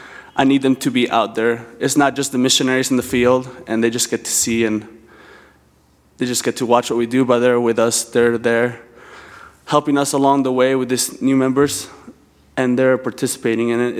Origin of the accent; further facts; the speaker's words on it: Argentina; I'm from Argentina, and this has no excuse, but I'm very bold